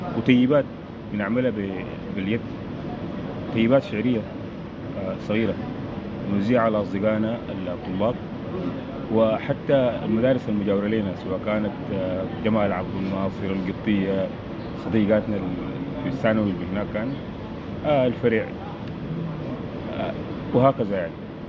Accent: Khartoum, Sudan; من أب وأم داركوريين، ولدت في الخرطوم مطلع السبعينات، ونشأت وترعرعت في حي الشجرة، ومن ثم انتقلنا لجبرة. درست مراحل دراسية كلها في الخرطوم،

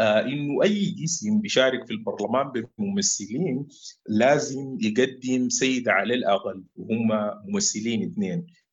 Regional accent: Sudan; وده بيفتح المجال لحوار أوسع بيناتنا نحن كسودانيين.

